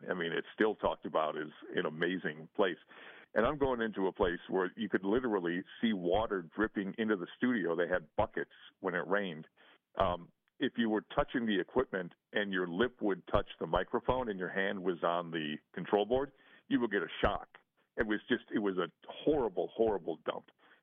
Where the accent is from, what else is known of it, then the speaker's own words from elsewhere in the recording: Racine, Wisconsin, United States; Growing up in Racine in the Midwest, we didn't have to see that crap